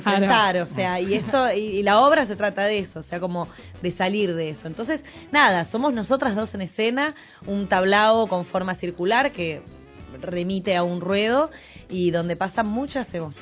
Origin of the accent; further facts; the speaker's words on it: Buenos Aires, Argentina; cuando somos de Villa Urquiza y de Villa Crespo.